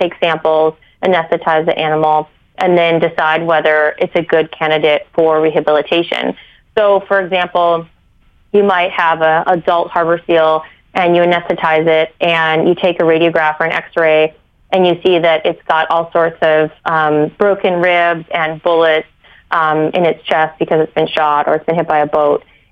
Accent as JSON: {"language": "English", "region": "Minnesota", "country": "United States", "tie": "born or raised there", "said": "I grew up in Minnesota, and there aren't many whales out there"}